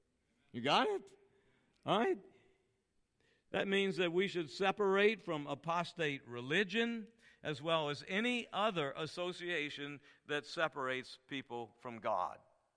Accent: New Orleans, Louisiana, United States; I'm from New Orleans, Louisiana, and every Monday we have red beans and rice, New Orleans style, Cajun style

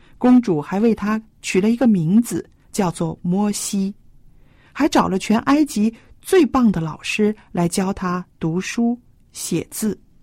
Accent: China; 那这就是我们中国人说的缘分。

